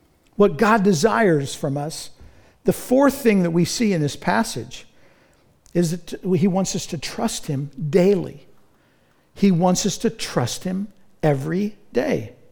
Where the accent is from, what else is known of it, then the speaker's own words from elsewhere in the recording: United States; I'm an American Christian. I have a good job.